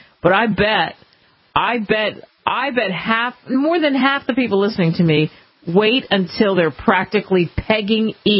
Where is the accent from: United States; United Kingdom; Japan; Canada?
United States; New Jersey; now in Nebraska, United States; since I grew up in New Jersey, we didn't pump gas. It was illegal. You weren't allowed to pump gas. Not until I moved to Nebraska did I ever have anything to do with pumping gas.